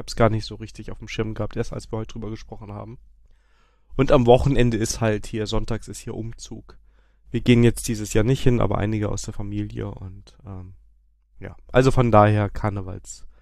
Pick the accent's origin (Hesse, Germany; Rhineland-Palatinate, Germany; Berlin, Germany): Rhineland-Palatinate, Germany; Koblenz; Ich komme ja eigentlich aus Koblenz und ich glaube, da sagt man Olau.